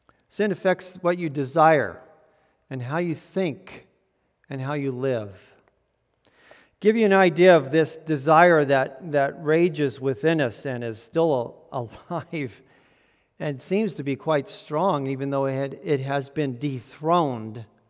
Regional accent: San Diego, California, United States; We grew up in Southern California, mostly in the San Diego area, so it wasn't that hard for us to get to the San Diego Zoo.

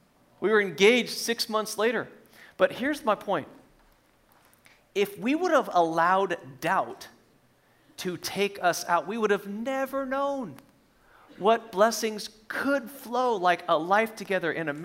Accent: Minnesota, United States; I'm from Minnesota. I moved here with about 2 years left in school. In my mind, the plan has always been to move back to Minnesota where all my family is, where I've lived my whole life.

